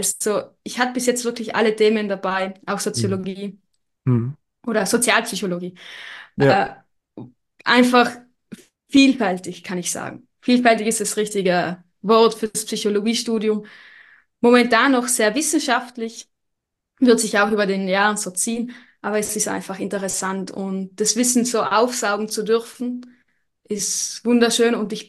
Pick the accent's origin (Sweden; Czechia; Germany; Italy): Italy; Trentino-Alto Adige; Das ist vielleicht auch ein bisschen der Nachteil, wenn man als Südtiroler in Innsbruck studiert, weil man dann doch die Haustür ganz schnell wieder erreichen kann.